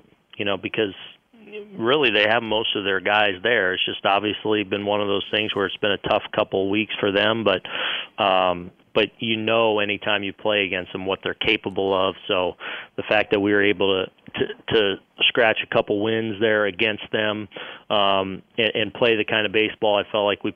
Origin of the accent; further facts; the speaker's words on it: West Coast, United States; I do. I'm from the West Coast, so